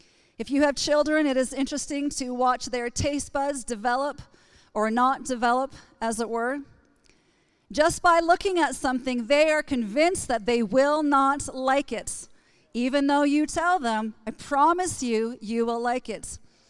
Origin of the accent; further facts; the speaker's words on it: East Coast, United States; I'm from the East Coast where pickled beets are on the table almost three meals a day.